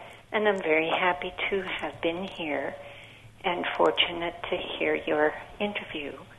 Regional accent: Pennsylvania, United States; Actually, I'm not a resident of Champaign. I'm visiting with my daughter. I'm from Pennsylvania.

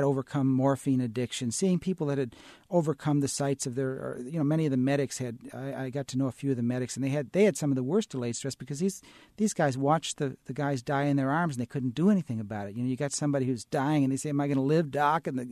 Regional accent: Berwyn, Illinois, United States; when I was a teenager growing up in Berwyn, Illinois, I was very patriotic.

